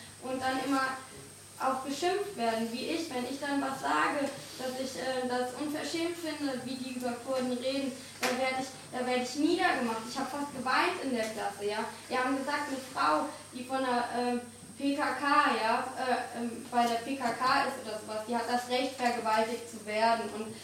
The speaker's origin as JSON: {"language": "German", "country": "Germany", "tie": "born there", "said": "Weil ich denke nicht so und ich bin trotzdem in Deutschland geboren."}